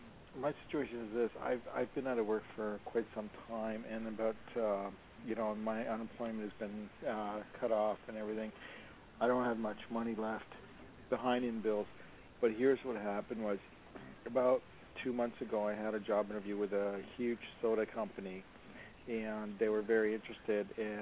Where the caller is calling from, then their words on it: Los Angeles, California, United States; I'm in Los Angeles.